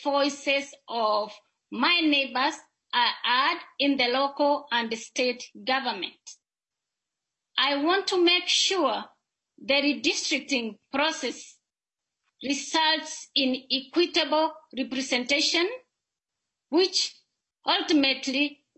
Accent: Kenya; now in Brooklyn Park, United States; I'm originally from Kenya, East African community. I have lived in Brooklyn Park for the past 9 years

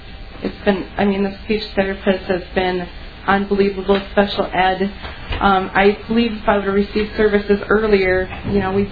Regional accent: Griglin, Minnesota, United States; I'm from Griglin, Minnesota, which is 45 miles northeast of Beaver Falls.

